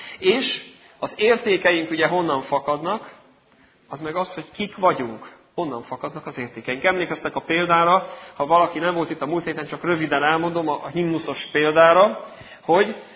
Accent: Hungary; mert én magyar vagyok

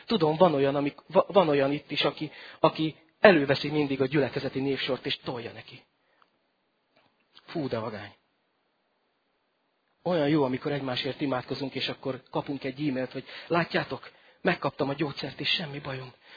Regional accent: Great Hungarian Plain, Hungary; én az Alföldön nőttem fel

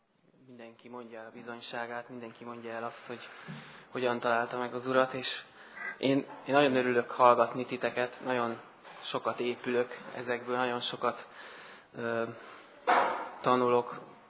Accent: Nagyréde, Heves, Hungary; born there; Nagyrédén születtem, ez egy közepes, majdnem, hogy nagy falunak mondható Mátra alján. Több ezeren lakják most is, és nagyon szorgalmas, földműves nép.

